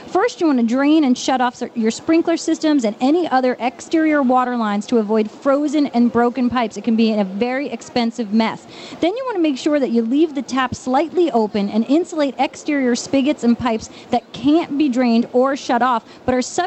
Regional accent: New York, United States; accent: Long Island; Oh, my God, my Long Island accent came out there.

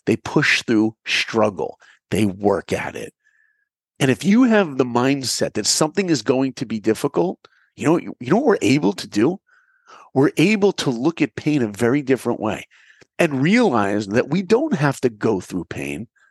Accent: New York, United States; You know, I grew up in New York and my hero was the greatest basketball player who ever lived.

